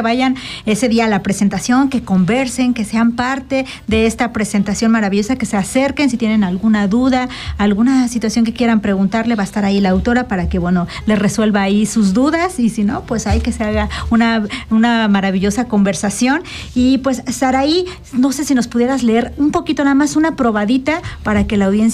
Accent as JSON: {"language": "Spanish", "town": "Cuernavaca", "region": "Morelos", "country": "Mexico", "said": "para quienes somos de aquí de Cuernavaca."}